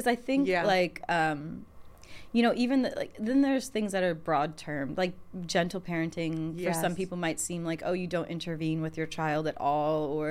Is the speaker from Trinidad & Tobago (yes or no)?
yes; Trinidad & Tobago; I'm Trinidadian, and I didn't know how to cut a mango.